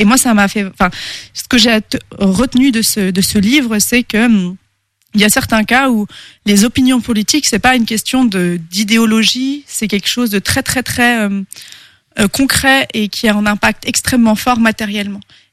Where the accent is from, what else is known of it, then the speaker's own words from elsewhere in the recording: France; also born or lived in India; moi, en tant que Française, je peux aller vivre, j'ai vécu en Inde